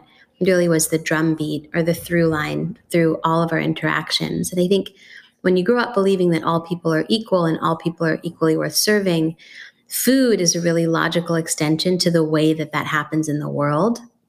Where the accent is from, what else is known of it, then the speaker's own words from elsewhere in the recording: San Francisco, California, United States; I moved actually back to the Bay Area, which is my hometown, my home area, back to San Francisco, my hometown